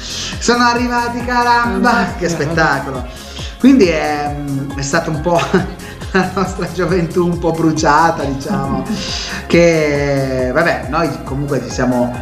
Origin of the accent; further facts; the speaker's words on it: Turin, Piedmont, Italy; noi come torinesi, come in Piemonte, siamo credo i migliori